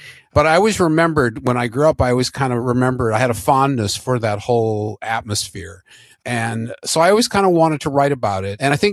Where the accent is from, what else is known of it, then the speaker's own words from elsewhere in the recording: Minneapolis, Minnesota, United States; I grew up in Minneapolis, and I was sort of like the Jewish Tom Sawyer or something in a way. I always loved that about Minnesota